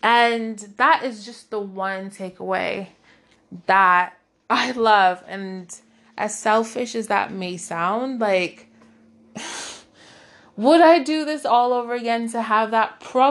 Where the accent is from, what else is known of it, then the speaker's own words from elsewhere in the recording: United States; now in United Kingdom; I'm originally from the States and I've now been in the UK for 7 years.